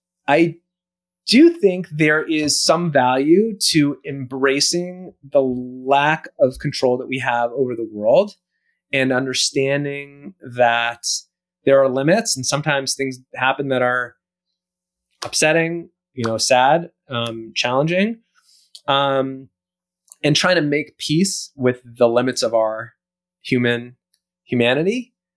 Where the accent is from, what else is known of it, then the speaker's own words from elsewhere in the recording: Toronto, Ontario, Canada; Taking me back to when I grew up there in Toronto.